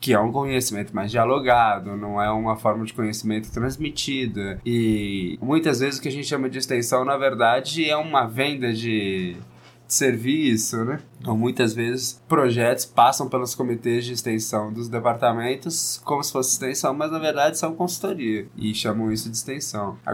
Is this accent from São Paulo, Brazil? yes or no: yes; São Paulo, Brazil; eu mesmo sou de São Paulo, né?